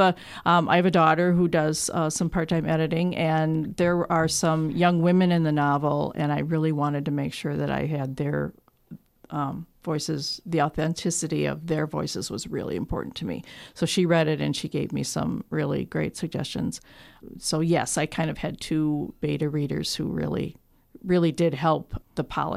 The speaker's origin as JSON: {"language": "English", "town": "Milwaukee", "region": "Wisconsin", "country": "United States", "lives_now": "Winona, United States", "said": "And I'm from a large town. I'm from Milwaukee"}